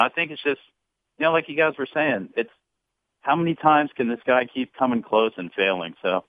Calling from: Atlanta, Georgia, United States; in Atlanta.

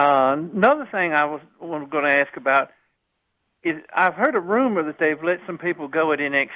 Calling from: Virginia, United States; from Virginia.

